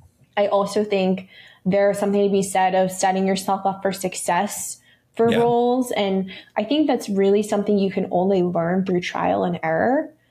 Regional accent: Boston, Massachusetts, United States; I am from Boston.

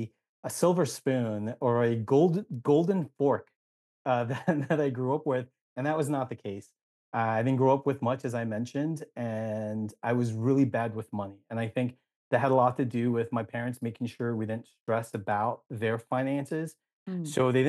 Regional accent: New Jersey, United States; And so I grew up in New Jersey. I grew up in the third largest city. So I grew up in an urban environment

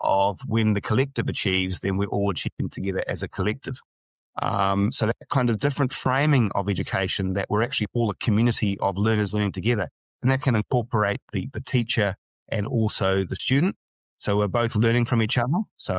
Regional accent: New Zealand; I'm from Aotearoa, New Zealand

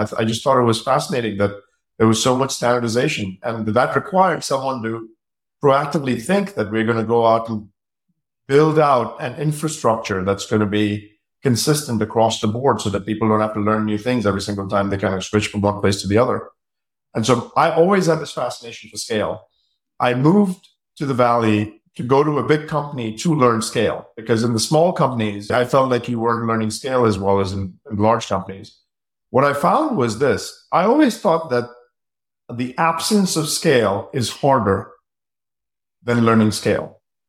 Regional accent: India; now in United States; I grew up in India and I came to America

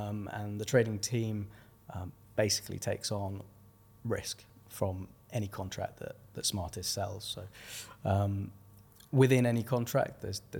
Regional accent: Birmingham, West Midlands, United Kingdom; now in London, United Kingdom; I'm originally from Birmingham, so it worked out really well coming down today.

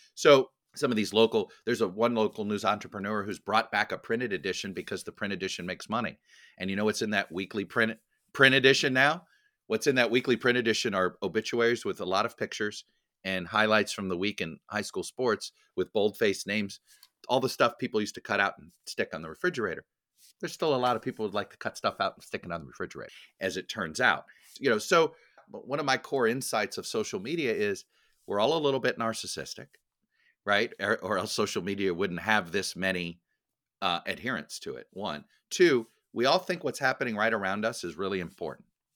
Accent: Florida, United States; I mean, I just take my home state of Florida. You know, when I was growing up, we had multiple newspapers competing to be the statewide paper of Florida

